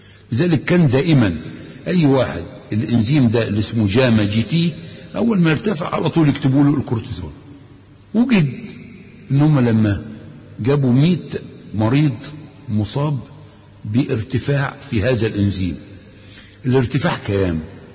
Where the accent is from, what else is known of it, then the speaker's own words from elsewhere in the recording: Egypt; يبقى العجوة اللي موجودة عندنا في مصر هنا تنفع.